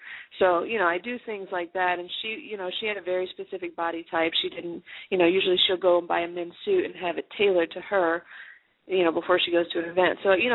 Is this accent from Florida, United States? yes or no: no; Kentucky, United States; also born or lived in Los Angeles; now in Louisville, United States; I'm from Kentucky originally. I grew up in the country. I've been living in Los Angeles for the past few years, but coming back to Kentucky is interesting